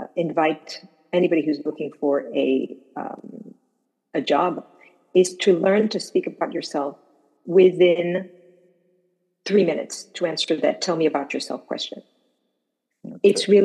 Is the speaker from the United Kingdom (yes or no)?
no; Malaysia; also born or lived in Morocco; now in New York City, United States; I was born in Morocco, and then I was raised in Malaysia, and then I worked in the US and in Latin America.